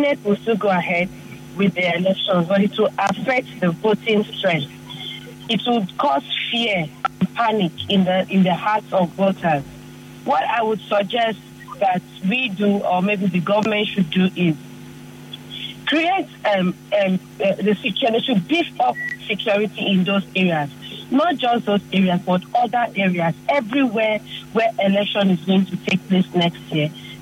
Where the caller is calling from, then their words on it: Port Harcourt, Rivers, Nigeria; I'm calling from Port Harcourt.